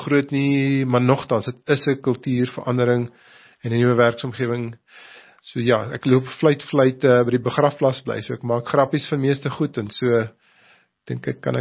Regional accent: Warmbad, Limpopo, South Africa; Ek kom uit die Noord-Transvaal uit, Warmbad, daar het ek groot geword, Settlers om presies te wees op die Springbokvlakte, so ek dink die Bosveld sal altyd na my hart lê.

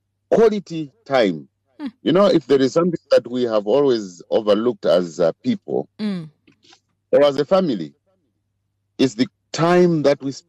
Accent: Malawi; You know, I'm from Malawi. I'm actually in Malawi right now.

